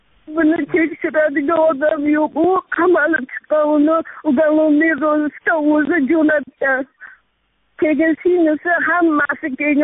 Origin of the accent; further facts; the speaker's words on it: Fergana, Fergana Region, Uzbekistan; Farg'onadanman, Oxundobayev masjiddanman.